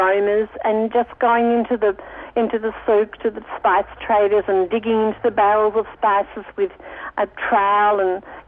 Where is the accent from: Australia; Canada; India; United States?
Australia; being an Australian